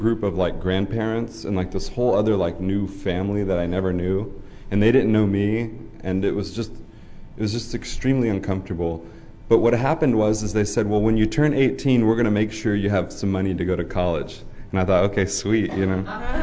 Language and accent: English; Texas, United States; You know, I grew up in Texas, and growing up, I grew up in a foster home. The town I grew up in Texas was 800 people, so you could say that the best description was rural.